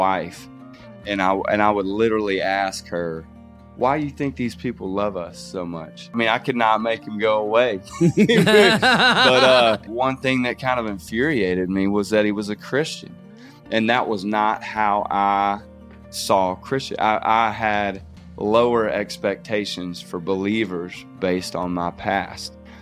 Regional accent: Mobile, Alabama, United States; You know, growing up in Mobile, I put Olive Garden on a fancier level.

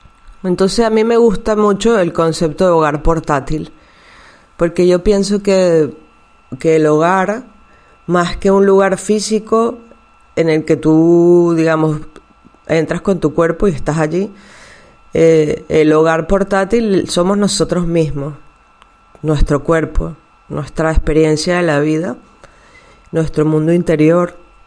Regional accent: Venezuela; also born or lived in Mexico City, Mexico; now in Barcelona, Spain; Bueno, muchos de ustedes sabrán que yo soy inmigrante. Tengo 20 años fuera de Venezuela, que es mi país natal. Después viví 12 años en la Ciudad de México y tengo 8 años en Barcelona, España.

